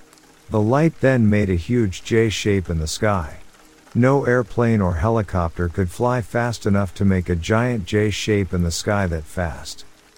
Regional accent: Munster, Ireland; now in United States; I'm originally from Ireland. I moved to the States roughly 20 years ago. This story takes place in County Clare, Ireland, when I was about 15 years old. One afternoon, I was walking through the woods near my home.

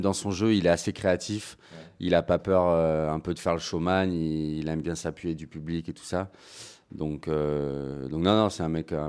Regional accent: Aix-en-Provence, Provence-Alpes-Côte d'Azur, France; Ouais, alors moi, je suis d'Aix-en-Provence, en fait, à la base. Je m'entraînais sur Aix depuis des années

